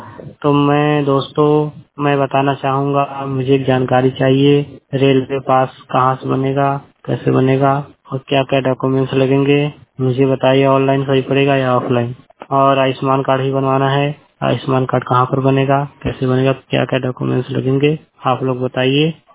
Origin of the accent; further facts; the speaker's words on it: Uttar Pradesh, India; मेरा जिला मिर्जापुर, राज्य उत्तर प्रदेश से, ग्राम सभा शिल्पी से, 100% ब्लाइंड बात कर रहा हूँ। मेरा उम्र 18 साल यानी 18 साल।